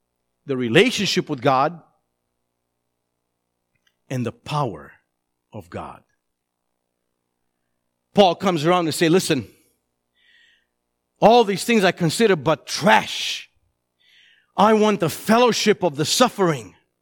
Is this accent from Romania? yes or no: yes; Romania; now in Chicago, United States; So in our Romanian church growing up in Romania or even in Chicago